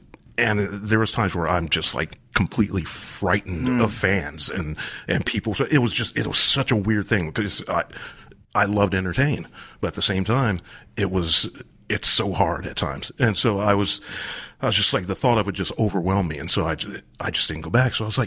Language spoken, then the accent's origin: English; Columbus, United States; Columbus.